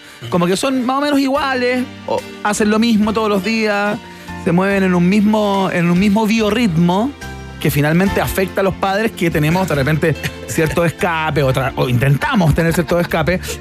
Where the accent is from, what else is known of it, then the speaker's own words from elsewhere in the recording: Chile; Es un buen espejo, de alguna manera, para mirarse como chilenos